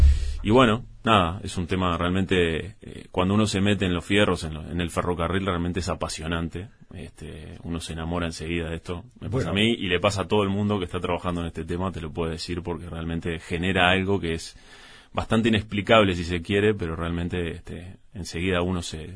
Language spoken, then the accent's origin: Spanish; Montevideo, Uruguay; Yo soy del noroeste de Peñarol, del noroeste de Montevideo, ahí Alberto Peñarol. Fui a la escuela de Peñarol frente a los talleres de AFE en Peñarol